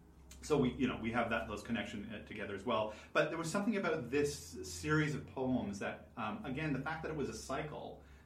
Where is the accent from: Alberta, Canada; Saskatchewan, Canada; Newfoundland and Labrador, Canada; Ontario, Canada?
Newfoundland and Labrador, Canada; Gander; I grew up in Gander, Newfoundland. I jokingly tell people that I spent the first 18 years of my life trying to get away from Newfoundland and the rest of it trying to get back.